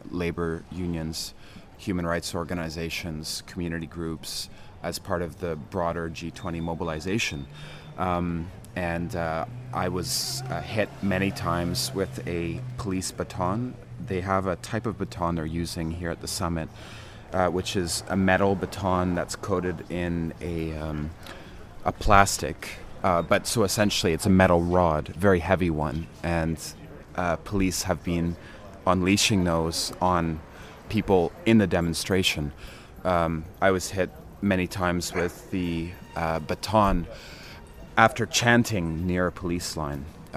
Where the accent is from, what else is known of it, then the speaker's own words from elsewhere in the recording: Montreal, Quebec, Canada; and I'm from Montreal.